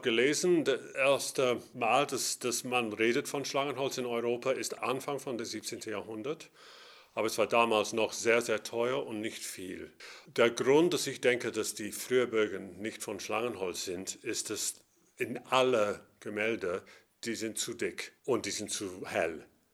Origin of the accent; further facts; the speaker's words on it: Scotland, United Kingdom; German is a second language; now in Cologne, Germany; Ich bin aus Schottland. Ich bin eigentlich Geiger.